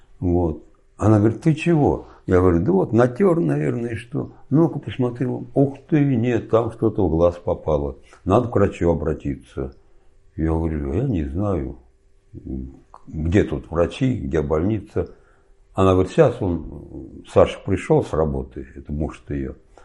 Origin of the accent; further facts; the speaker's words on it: Moscow, Russia; born there; Родился я в Москве 18 августа 1939 года.